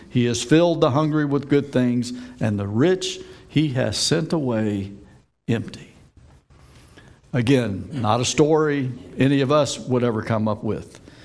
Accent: Kentucky, United States; And I'm from Kentucky, so you all know what I think about your all's Indiana's educational system.

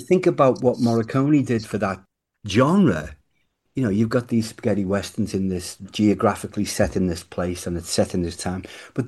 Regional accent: Liverpool, North West England, United Kingdom; I grew up with that in Liverpool. There was a sketchy little kiosk because I lived by the docks.

